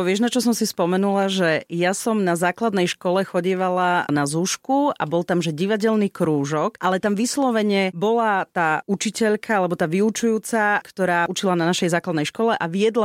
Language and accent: Slovak; Humenné, Prešov Region, Slovakia; v tom malom meste, kde ja som zosniny, z Humenného, nemáme tie divadlá, rádia, televízie.